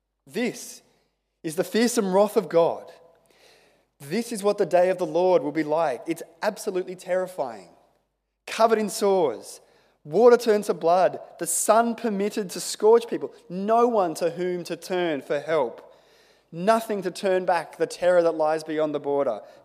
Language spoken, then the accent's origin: English; Australia; mate, I come from Australia.